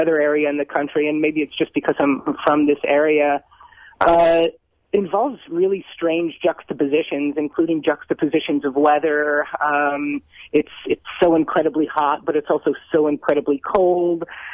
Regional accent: Chicago, Illinois, United States; Having grown up in the Midwest, I am born and raised in Chicago

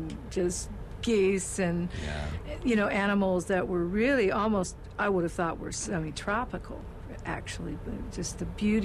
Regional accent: San Diego, California, United States; I didn't, but I grew up in San Diego, California, actually.

